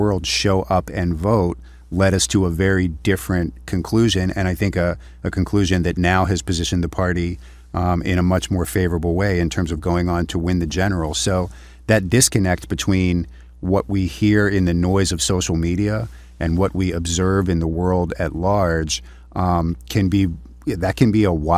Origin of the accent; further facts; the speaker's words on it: Pittsburgh, Pennsylvania, United States; I grew up in Pittsburgh, 1979.